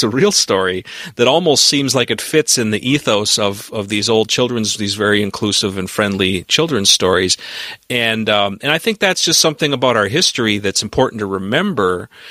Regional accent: Hibbing, Minnesota, United States; you know, I'm from Hibbing, Minnesota, which, as I point out in the column, was 50% foreign-born in 1915.

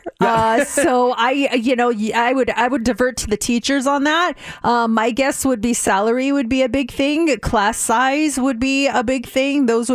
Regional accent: Denver, Colorado, United States; The only reason I know that is because I hail from the Mile High City, Denver.

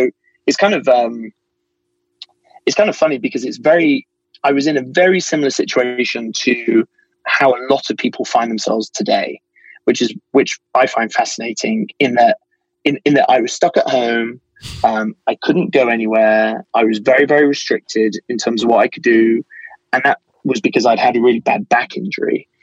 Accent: United Kingdom; And I'm British.

